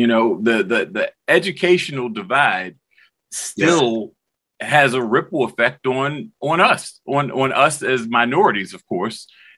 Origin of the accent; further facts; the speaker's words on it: Maryland, United States; But I grew up on Doefield. I know that sounds familiar to you. And I'm a child born in the 70s and grew up in the 80s.